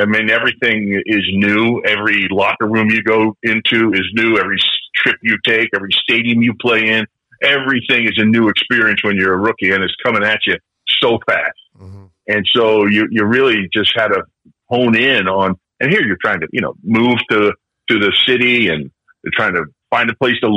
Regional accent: Philadelphia, Pennsylvania, United States; now in Kansas City, United States; I'll either be in my hometown of Philadelphia or I'm going to be on the beach.

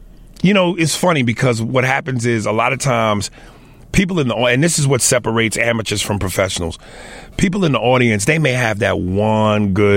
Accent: New York, United States; also born or lived in Chicago; And I spent all my, you know, childhood and young adult, somewhat adult life in New York

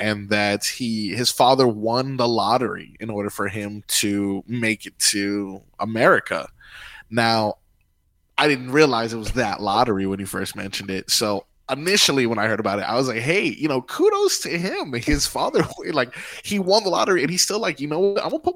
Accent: Florida, United States; I'm being from South Florida

